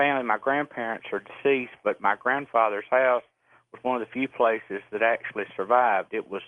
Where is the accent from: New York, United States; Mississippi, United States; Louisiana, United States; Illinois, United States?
Mississippi, United States; Smithville; born there; I was born in Smithville, Mississippi, which is the town that was hit by the F5 tornado at 205 miles an hour.